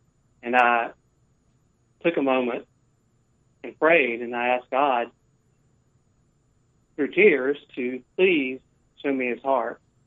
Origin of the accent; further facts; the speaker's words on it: West Virginia, United States; Danny, I grew up in the woods of West Virginia